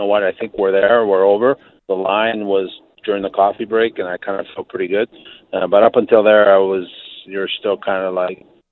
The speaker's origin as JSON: {"language": "English", "town": "Vancouver", "region": "British Columbia", "country": "Canada", "said": "I'm from Vancouver"}